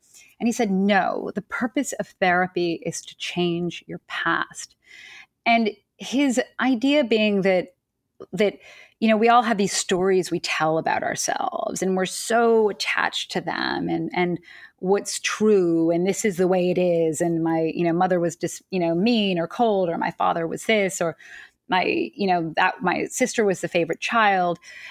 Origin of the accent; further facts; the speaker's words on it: Manhattan, New York, United States; I grew up in Manhattan, and I, on the Upper East Side, I went to an all-girls school, and I was there until eighth or ninth grade.